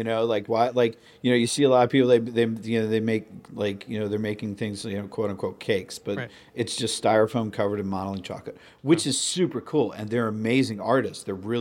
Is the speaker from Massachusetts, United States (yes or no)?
yes; Sandwich, Massachusetts, United States; I grew up on the Cape in Sandwich.